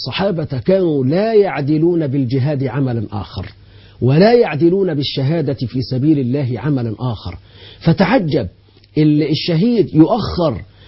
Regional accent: Egypt; اللي هو يسمى عندنا في مصر بالمأذون

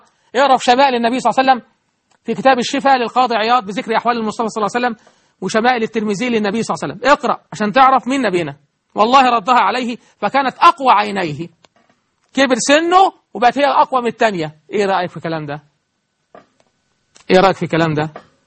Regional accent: Egypt; اللهم اجعل بلدنا مصر بلد أمن وأمان

